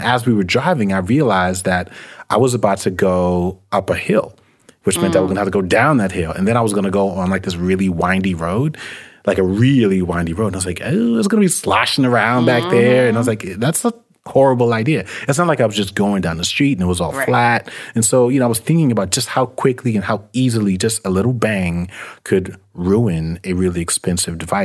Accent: New York City, New York, United States; And when I was growing up in New York City, I remember there was a show called Video Music Box.

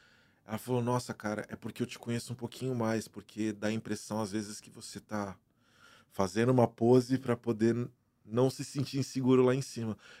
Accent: Brazil; Eu venho do Brasil. Eu venho de uma realidade onde eu não tinha piano até 20 e poucos anos de idade.

